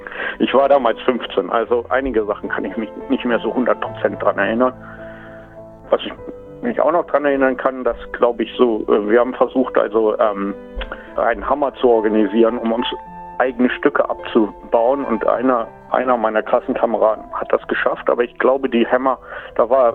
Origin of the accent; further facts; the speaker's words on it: Buchholz, Lower Saxony, Germany; now in Australia; Ich komme aus Buchholz in der Nähe von Hamburg